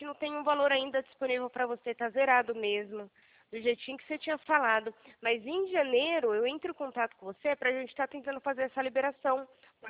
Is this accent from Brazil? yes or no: yes; Mogi Guaçu, São Paulo, Brazil; Eu sou aqui de São Paulo, em Mogi Guaçu.